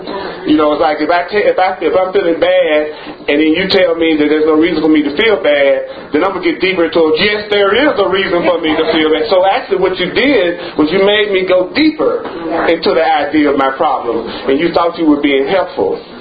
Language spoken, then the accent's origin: English; the South, United States; And you know, I'm from the South. I love catfish.